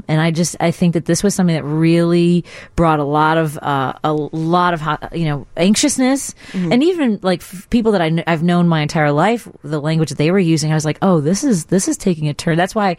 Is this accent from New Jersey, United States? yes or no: no; Chicago, Illinois, United States; growing up in Norwood Park, I certainly never would have thought that I would be sitting behind the microphone at WGN Radio.